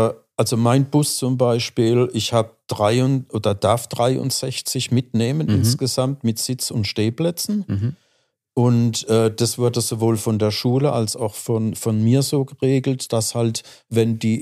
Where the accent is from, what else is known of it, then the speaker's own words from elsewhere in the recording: Speyer, Rhineland-Palatinate, Germany; ich bin ja in Speyer geboren und musste auch aus der Altstadt hinten am Dom vorbei, ins Gymnasium später.